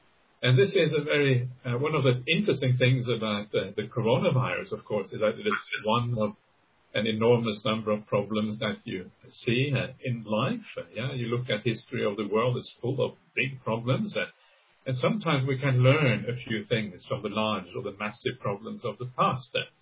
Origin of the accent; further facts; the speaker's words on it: Norway; I mean, I'm from Norway